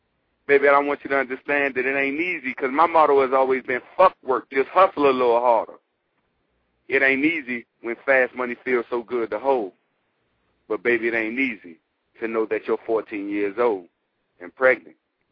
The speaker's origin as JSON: {"language": "English", "town": "Washington", "region": "District of Columbia", "country": "United States", "lives_now": "Tampa, United States", "said": "I'm actually calling you from Tampa, but I'm from Washington D.C. though."}